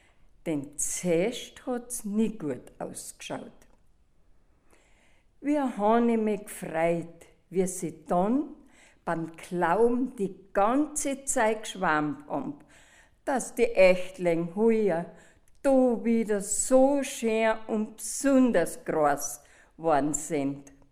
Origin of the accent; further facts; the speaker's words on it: Bavaria, Germany; bin eine Bayerin und komme aus Sertal.